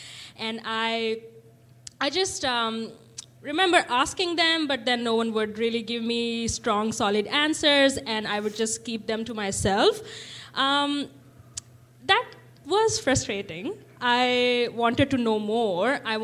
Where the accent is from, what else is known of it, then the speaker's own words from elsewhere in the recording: India; moved away as an adult; I grew up in India, in the northwestern part of India. I was born and brought up there, and did my high school, did my bachelor's in India. Mm-hmm. And then I decided to come here to this country, which is cold.